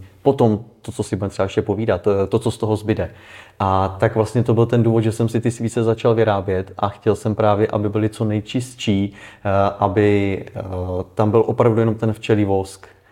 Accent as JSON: {"language": "Czech", "town": "Příbram", "region": "Central Bohemian Region", "country": "Czechia", "said": "Z Příbrami."}